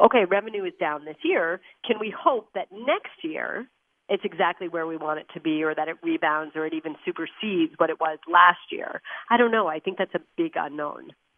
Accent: New Jersey, United States; We were married in New Jersey because I'm from New Jersey, and all of my family is in New Jersey, and most of my friends are in the New York, New Jersey area.

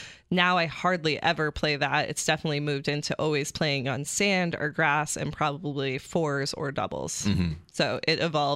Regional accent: New York, United States; So I grew up playing volleyball near Ithaca.

